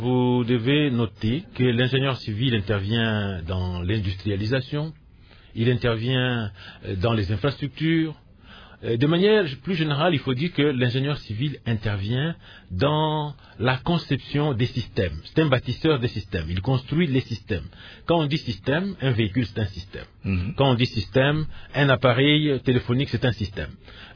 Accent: DR Congo; aussi bien ici chez nous en RDC qu'en dehors de notre pays

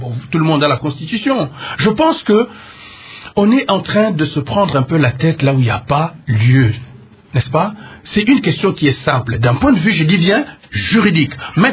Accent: DR Congo; nous sommes tous des Congolais

